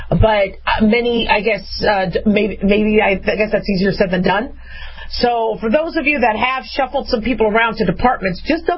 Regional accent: California, United States; I'm, you know, Southern Californian. Okay, well, I'm from Southern California, okay?

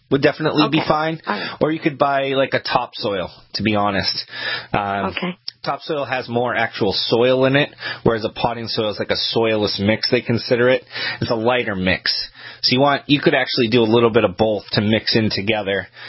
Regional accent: Kennebunk, Maine, United States; I'm from Kennebunk originally

